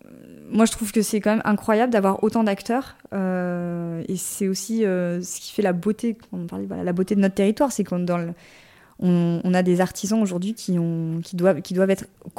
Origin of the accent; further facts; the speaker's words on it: Auvergne-Rhône-Alpes, France; je viens de la vallée du Grésivaudan, de la Chartreuse en général.